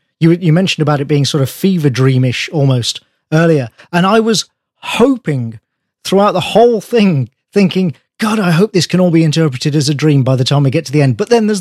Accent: United Kingdom; And maybe this is not to do with me being British, but something to do with, sort of me and my background and life.

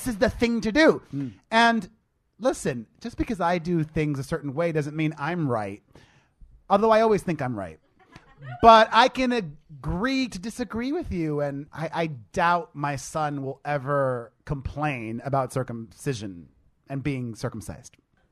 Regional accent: Miami, Florida, United States; born there; So I'm Latino, but I was born in Miami, so I am circumcised.

